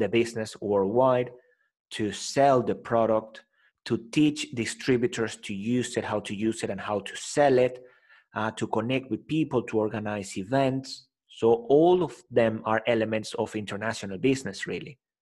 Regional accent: Venezuela; moved away as an adult; also born or lived in Spain; So I left my home country, Venezuela, and I first moved to Spain.

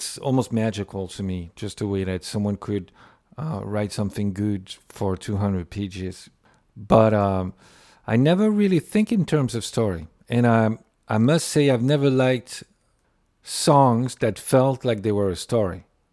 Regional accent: France; English is a second language; I grew up in France and hearing songs about Missouri or, you know, places that I would never have been to.

